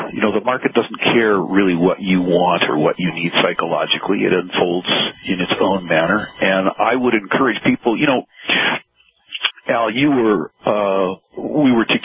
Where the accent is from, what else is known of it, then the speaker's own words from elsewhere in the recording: Vancouver, British Columbia, Canada; No, growing up around the Vancouver Stock Exchange, I saw a lot of manipulation, a lot of conspiracies.